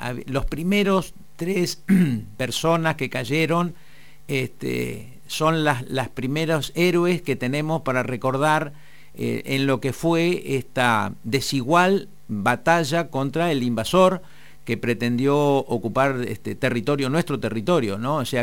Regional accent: Buenos Aires, Argentina; Bonaerense del distrito más austral de la provincia de Buenos Aires y el único distrito bonaerense que es patagónico.

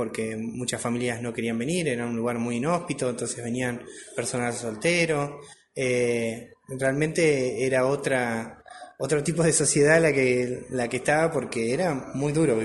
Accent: Ushuaia, Tierra del Fuego, Argentina; born there; Si bien soy nacido en Ushuaia, soy fueguino, trabajé muchos años acá en la sucursal de Río Grande, trabajé 12 años, después me fui a Ushuaia y hoy nuevamente estoy acá

